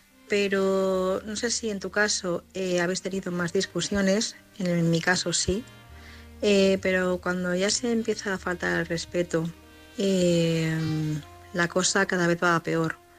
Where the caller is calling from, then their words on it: Madrid, Community of Madrid, Spain; de Madrid